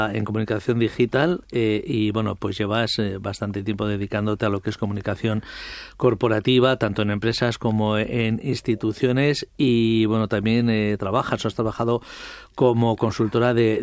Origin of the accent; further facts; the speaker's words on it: Pamplona, Navarre, Spain; los que somos de Pamplona